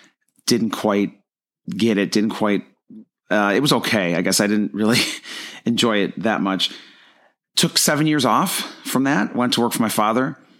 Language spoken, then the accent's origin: English; Buffalo, New York, United States; I grew up near Buffalo, New York, and I went to school up there at Fredonia State, SUNY Fredonia.